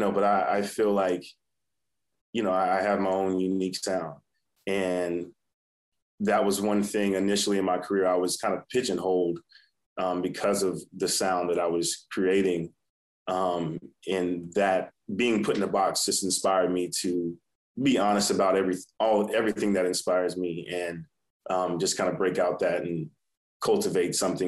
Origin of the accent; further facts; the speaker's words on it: Texas, United States; also born or lived in Atlanta, Georgia; So I was born in Atlanta, Georgia. And my parents subsequently moved to Texas.